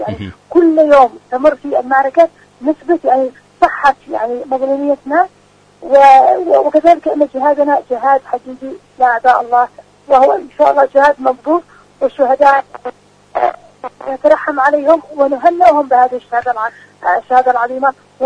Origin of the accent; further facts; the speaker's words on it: Yemen; هذا شيء كان مؤلم لنا نحن كشعب يمني حقيقة